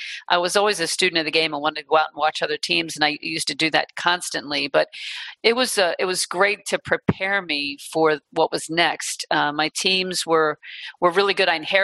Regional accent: Philadelphia, Pennsylvania, United States; I'm from Philly. I'd like to stick around the East Coast.

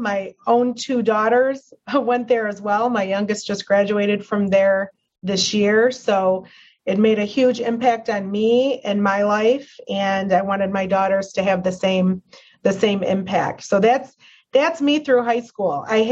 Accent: Farmington Hills, Michigan, United States; I grew up in Farmington Hills, Michigan. It was my parents and my brother and I, my younger brother, Brian, and I.

